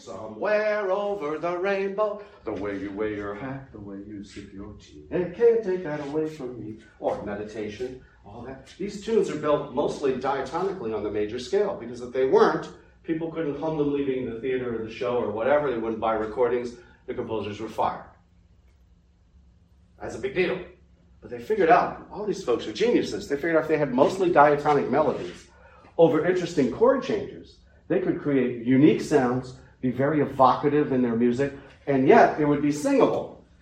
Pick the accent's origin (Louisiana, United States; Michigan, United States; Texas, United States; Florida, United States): Louisiana, United States; New Orleans; Again, I'm from New Orleans